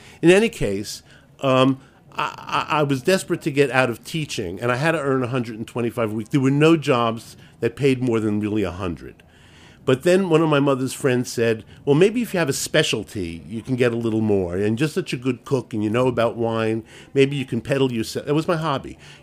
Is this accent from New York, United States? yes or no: yes; New York, United States; accent: New York; they're not calling a New York guy with my accent.